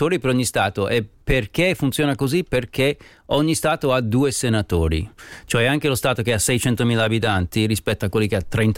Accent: United States; sono americana

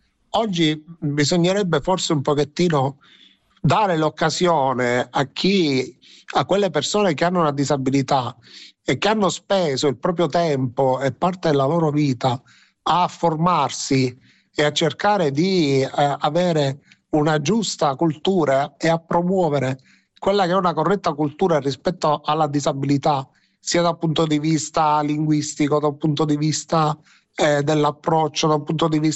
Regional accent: Palermo, Sicily, Italy; io sono palermitano, palermitano, quindi è assolutamente Arancina.

